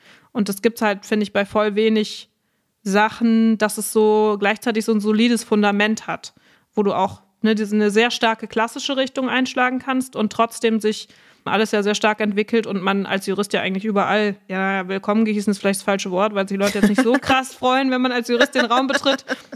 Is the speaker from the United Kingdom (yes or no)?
no; Netherlands; Und ich bin ja eigentlich Holländerin.